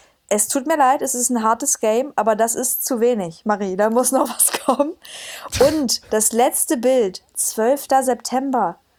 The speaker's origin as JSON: {"language": "German", "town": "Cottbus", "region": "Brandenburg", "country": "Germany", "said": "Wurde mir nämlich gesagt, wo kommst denn du her? Naja, aus Cottbus."}